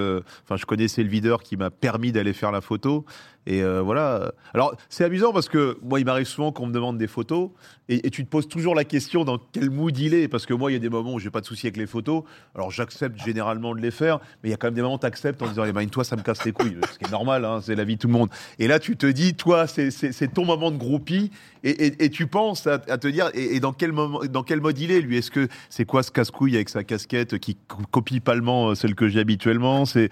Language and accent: French; Nogent-sur-Marne, Île-de-France, France; j'ai grandi à Nogent-sur-Marne